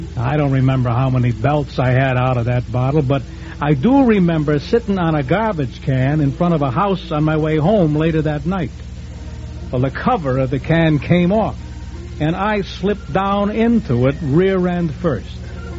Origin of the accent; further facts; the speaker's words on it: Brooklyn, New York, United States; born there; I was born in the Red Hook section of Brooklyn in 1924. … a barge captain. My mother, Natalia Matilda Aronson, came from Norway.